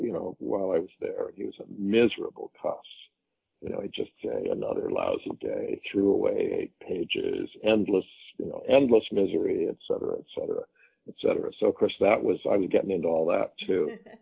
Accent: Midwest, United States; now in Europe; I'm American, a transatlantic commuter, not exactly an innocent abroad, but despite quite a few years resident in Europe, someone whose Midwestern roots show

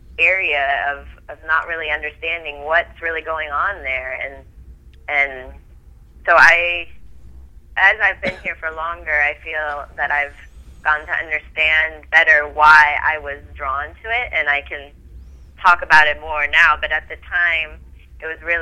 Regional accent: Fairfield, United States; growing up in Fairfield was, you know, a wonderful place to grow up

